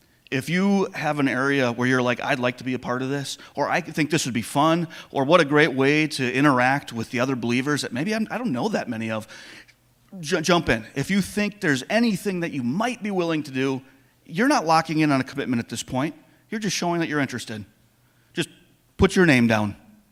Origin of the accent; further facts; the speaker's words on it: Wisconsin, United States; But we are from Wisconsin, and we are hardy. And if we can tailgate at Lambeau Field in December